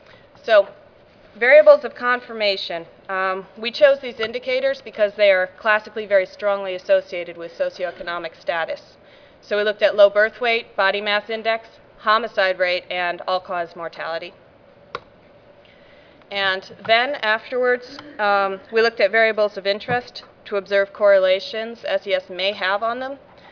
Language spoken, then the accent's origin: English; Fort Wayne, Indiana, United States; I'm from Fort Wayne, Indiana.